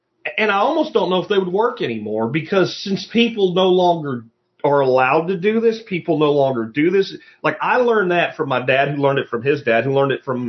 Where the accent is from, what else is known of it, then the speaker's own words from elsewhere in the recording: Pennsylvania, United States; Now, where I grew up in Pennsylvania, it is a more temperate climate.